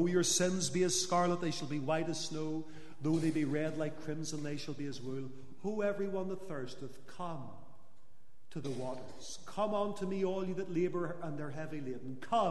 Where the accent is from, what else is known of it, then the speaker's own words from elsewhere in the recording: Lisburn, Northern Ireland, United Kingdom; Whenever I was a young lad growing up in Lisburn